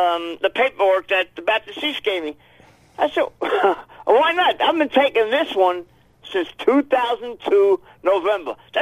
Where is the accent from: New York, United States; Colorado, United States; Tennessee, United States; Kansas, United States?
New York, United States; Bronx; I said, listen, stop it right there. I'm from the Bronx. I know you're lying.